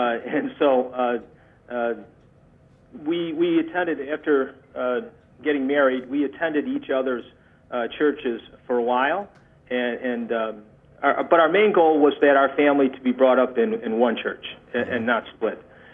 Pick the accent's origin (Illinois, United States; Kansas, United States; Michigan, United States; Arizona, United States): Illinois, United States; Chicago; So my father was Asian. And then my mother was from Indiana. She was Irish descent, so I'm Filipino and Irish, and I grew up in the south side of Chicago.